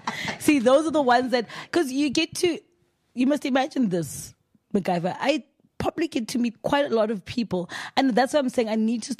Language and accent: English; South Africa; But I'm from South Africa.